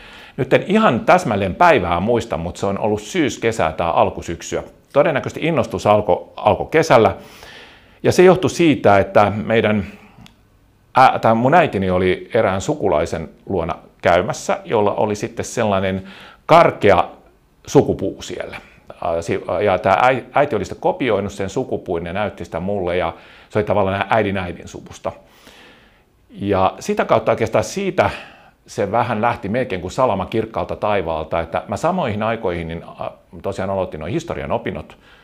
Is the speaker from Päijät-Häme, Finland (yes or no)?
yes; Iitti, Päijät-Häme, Finland; mä olin kotoisin siis Iitistä, Lahden ja Kouvolan puolivälistä.